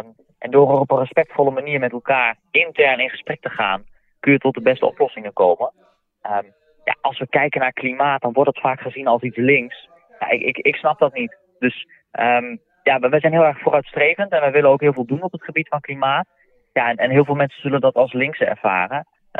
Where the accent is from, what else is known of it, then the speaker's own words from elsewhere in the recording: Noordscheschut, Drenthe, Netherlands; Ik kom uit Noordse Schut. Dat ligt in Drenthe.